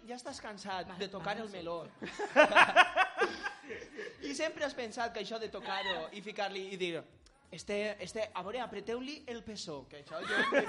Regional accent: Sueca, Valencian Community, Spain; A veure, som de Sueca, pronunciar i pensar me costa molt.

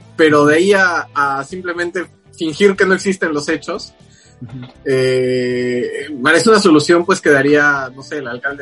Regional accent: Arequipa, Peru; O sea, poniendo un caso tú y yo que somos arequipeños...

